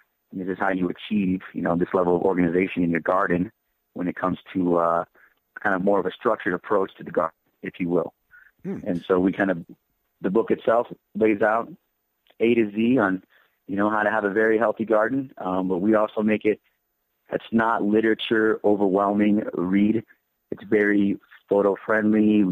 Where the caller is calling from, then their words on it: Denver, Colorado, United States; I'm calling you from Denver, Colorado.